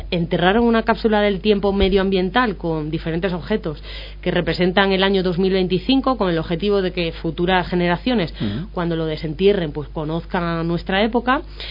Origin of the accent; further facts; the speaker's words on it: Guijuelo, Castile and León, Spain; Pues hombre, nosotros apostamos siempre por Guijuelo, pero que a mí me hace ilusión volver a ver a Guijuelo